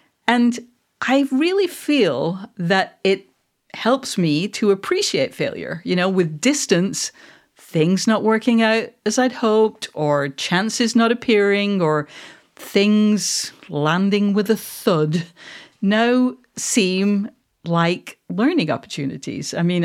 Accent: Manchester, North West England, United Kingdom; now in Scotland; I am a Mancunian. I am not a Scot.

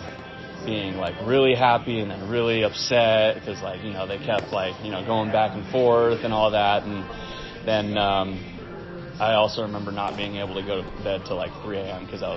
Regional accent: California, United States; that's just, you know, from me being, you know, growing up in California.

